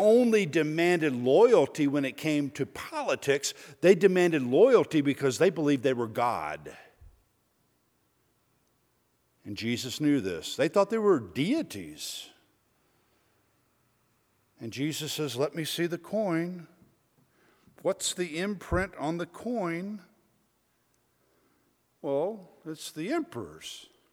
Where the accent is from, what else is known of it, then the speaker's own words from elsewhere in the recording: Alabama, United States; I'm a huge Alabama. I'm from Alabama originally.